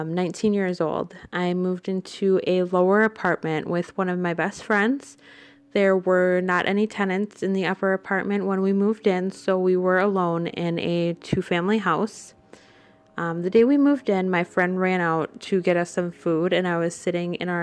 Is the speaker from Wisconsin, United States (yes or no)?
yes; Wisconsin, United States; I'm 25 years old. I'm from Wisconsin.